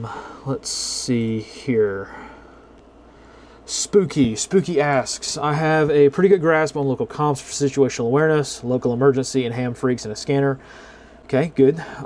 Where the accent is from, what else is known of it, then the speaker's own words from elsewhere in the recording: United States; Yeah, I'm American, sorry.